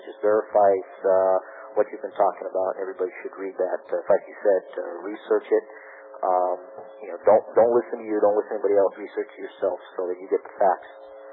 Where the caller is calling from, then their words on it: Los Angeles, California, United States; I'm calling from Los Angeles.